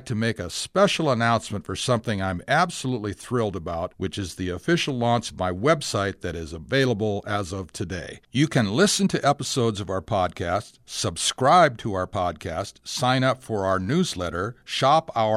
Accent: Tacoma, Washington, United States; You know, when I was growing up, I grew up in Tacoma, Washington.

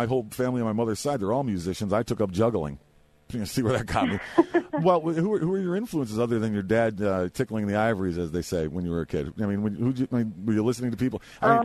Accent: Ireland; I'm almost 6 feet tall. I'm not that little. but I am Irish.

